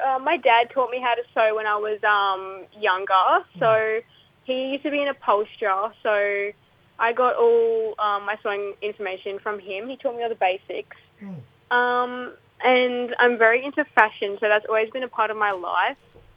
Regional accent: Yarrabah, Queensland, Australia; I'm from Goomganji in Yarrabah.

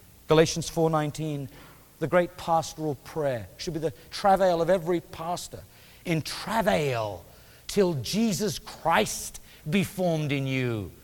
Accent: Scotland, United Kingdom; maybe I'm stupid and I'm Scottish

